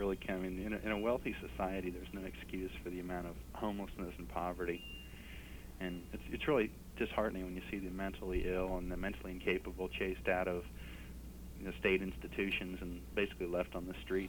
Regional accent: Cincinnati, Ohio, United States; I grew up here in Cincinnati, and I lived here 30 years

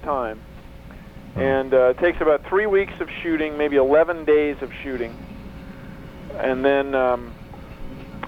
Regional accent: Washington, District of Columbia, United States; now in Seattle, United States; Back east, Washington, D.C.

